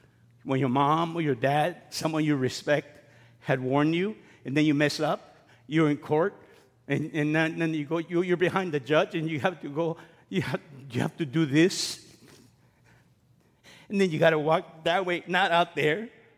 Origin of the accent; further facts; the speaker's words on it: East Los Angeles, California, United States; Think about it. We're from East Los, and we're in the Garden of Gethsemane.